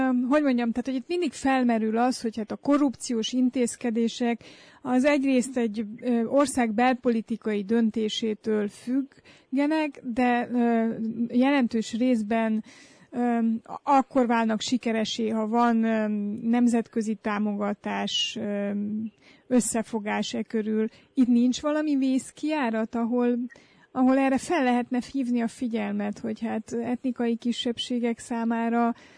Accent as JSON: {"language": "Hungarian", "region": "Transylvania", "country": "Romania"}